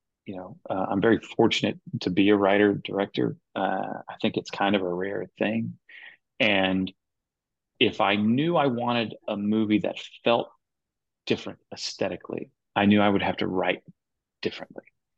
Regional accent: the South, United States; You know, I grew up in the South.

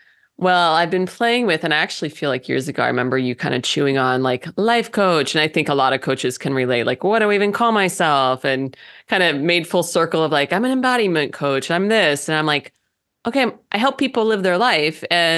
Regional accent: Missouri, United States; born there; And so I was born in the Midwest. I'm a Midwest girl at heart, born right in the middle of Missouri.

